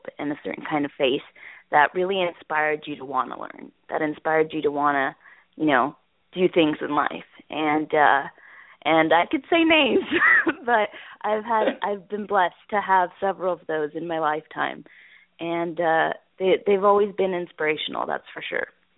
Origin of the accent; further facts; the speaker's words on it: Dallas, Texas, United States; Growing up in Dallas, I attended all Catholic schools pretty much, except for, like, I switched off going to a public school in the midst of my high school years during my sophomore and junior year.